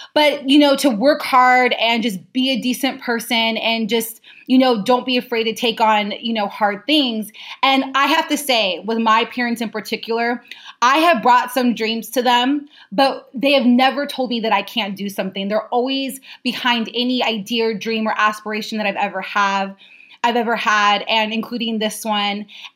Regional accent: Las Vegas, Nevada, United States; But I grew up in Las Vegas. I'm biracial. My dad is African American. My mom is Chinese and German. My mom speaks German fluently.

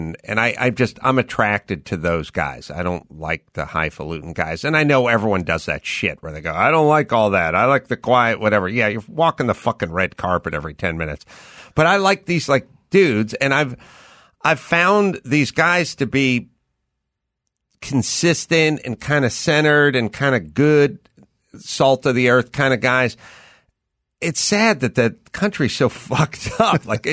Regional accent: California, United States; I grew up in SoCal.

